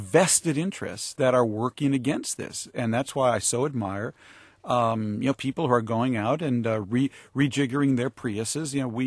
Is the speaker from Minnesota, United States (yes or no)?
yes; Minnesota, United States; I was raised in the United States. You know, I come from Minnesota.